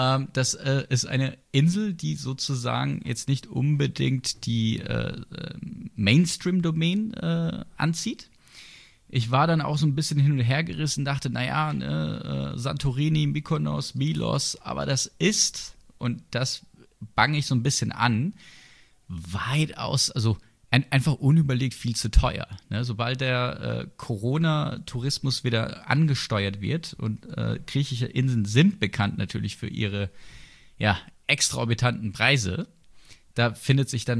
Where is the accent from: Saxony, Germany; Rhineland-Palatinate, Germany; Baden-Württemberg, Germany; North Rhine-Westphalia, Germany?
Baden-Württemberg, Germany; Sinsheim; born there; Ich komme ja aus der Gegend, als gebürtiger Sinsheimer.